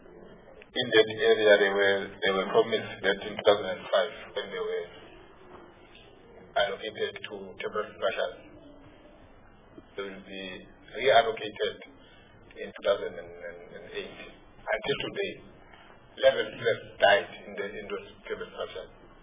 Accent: Gauteng, South Africa; I am from Gauteng. I know what is happening in Gauteng.

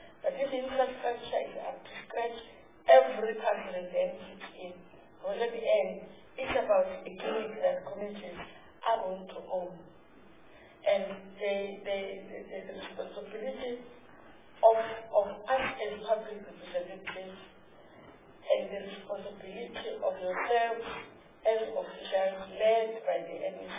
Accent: Eastern Cape, South Africa; You will know better in the Northern Cape. I'm from the Eastern Cape.

